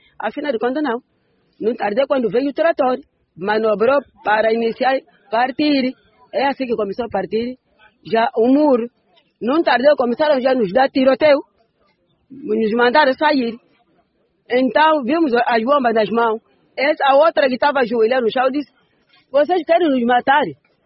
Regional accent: Angola; Nós somos angolanos. Nascemos em Angola. Crescemos em Angola. Nascemos no Chile em Angola. Agora estamos a envelhecer aqui em Angola.

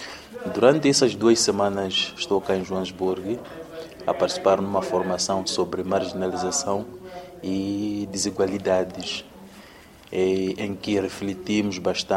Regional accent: Mozambique; venho da República de Moçambique

